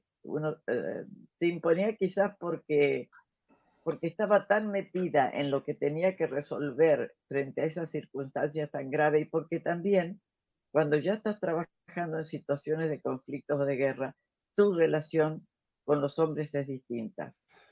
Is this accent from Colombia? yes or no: no; Entre Ríos, Argentina; born there; otros italianos que estaban ahí en esa zona de Entre Ríos donde yo nací